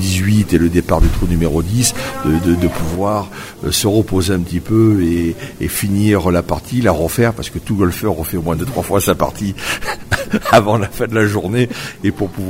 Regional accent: Nouvelle-Aquitaine, France; je suis très amoureux du Limousin. C'est ma terre natale

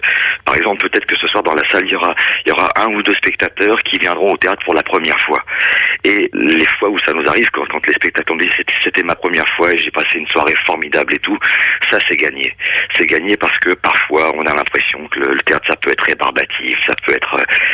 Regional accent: Meudon-la-Forêt, Île-de-France, France; il y avait une troupe de théâtre du côté de Meudon-la-Forêt, là où j'ai grandi.

